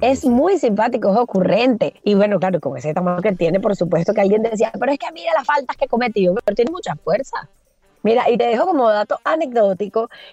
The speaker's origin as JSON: {"language": "Spanish", "country": "Argentina", "said": "como uno argentino, uno está contento."}